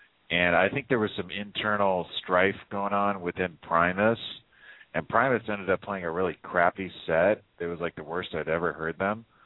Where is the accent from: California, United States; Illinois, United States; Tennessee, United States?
California, United States; San Jose; The rest of my time has been somewhere in the Bay Area, mostly in the South Bay. I grew up in San Jose.